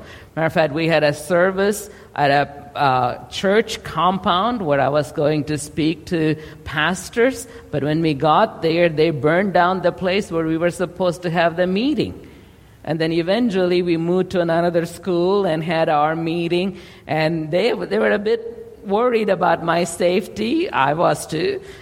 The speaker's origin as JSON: {"language": "English", "country": "India", "tie": "born or raised there", "said": "But when I was growing up in India, we had lamps."}